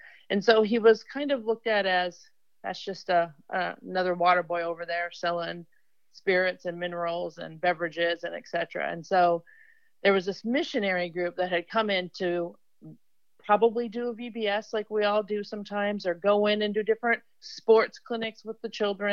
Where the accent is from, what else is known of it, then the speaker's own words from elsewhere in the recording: Midwest, United States; and I'm from the Midwest.